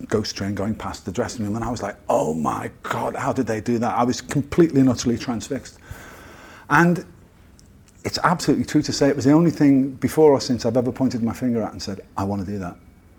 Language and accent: English; Liverpool, North West England, United Kingdom; Everyone in the world knew where my hometown was because of … And I like to think because of Shankly and the football team as well. But what it did in Liverpool